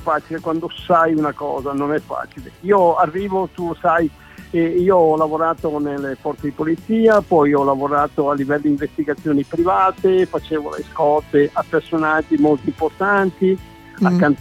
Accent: Battaglia Terme, Veneto, Italy; sono di Battaglia Terme, provincia di Padova. Ho 66 anni, ho perso la vista nel 2015.

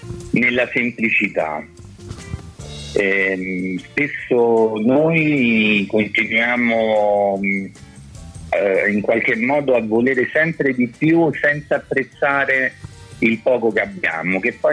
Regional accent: Rome, Lazio, Italy; io sono romano di Roma.

